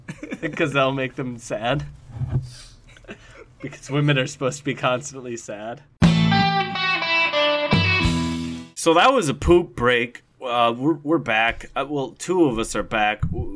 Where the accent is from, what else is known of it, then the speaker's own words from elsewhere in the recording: Washington, United States; I'm from Washington, if you didn't know.